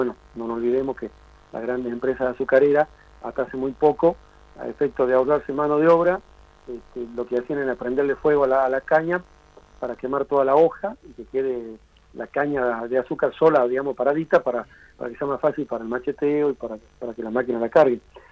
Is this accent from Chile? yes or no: no; Argentina; viste cómo somos los argentinos